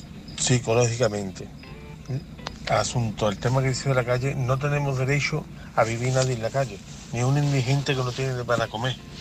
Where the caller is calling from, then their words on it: Seville, Andalusia, Spain; de Sevilla y quisiera opinar sobre el tema